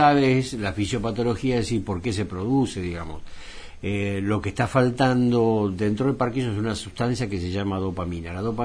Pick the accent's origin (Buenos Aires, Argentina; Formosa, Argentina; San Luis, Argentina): Buenos Aires, Argentina; Ella es de La Boca como yo, nosotros somos los dos de La Boca, nacimos uno enfrente de otro.